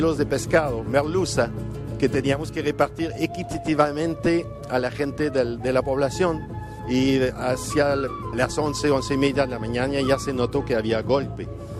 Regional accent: Quebec, Canada; moved away as an adult; cuando llegué a Chile y viví esos 6 años fantásticos. Y normalmente no volvía a mi tierra, pero fue el golpe que me obligó a retroceder y volver a Quebec.

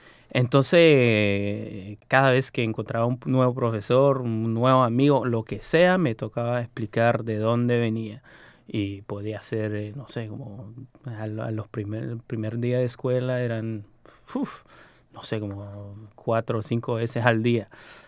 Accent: Montreal, Quebec, Canada; estaba en Montreal. O sea, me crecí en Montreal, a donde había mucho inmigrante.

